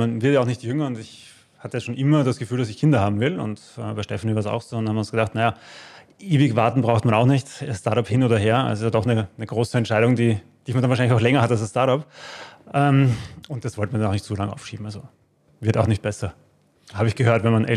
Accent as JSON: {"language": "German", "region": "Tyrol", "country": "Austria", "said": "Also er war wirklich total entsetzt, wie man als Tirolerin in Wien ein Kind zur Welt bekommt."}